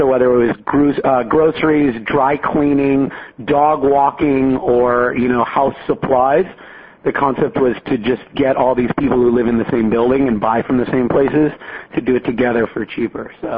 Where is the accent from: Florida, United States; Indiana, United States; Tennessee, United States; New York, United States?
New York, United States; Scarsdale; So I grew up outside of New York in Westchester, a town called Scarsdale. I was born in the city and lived out there for 18 years.